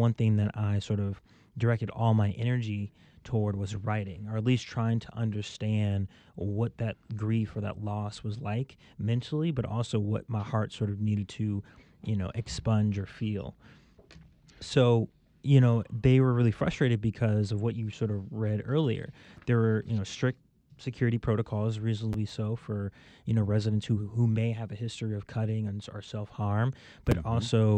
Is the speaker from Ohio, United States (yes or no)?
yes; Dayton, Ohio, United States; down the street from where the shooting was that happened recently in Dayton. It was like really in my hometown, in my part of the city there.